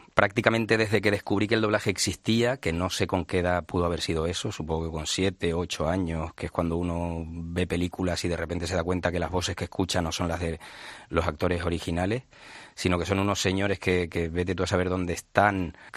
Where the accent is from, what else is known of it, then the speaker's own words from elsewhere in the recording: Spain; moved away as an adult; now in Madrid, Spain; yo soy el último español que hizo la mili, o el penúltimo, cumplo 50 en mayo y yo me vine con 21. Y bueno, me vine con 21 años a Madrid